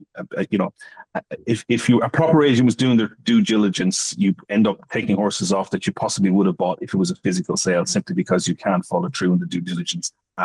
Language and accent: English; Ireland; We're actually both from Ireland.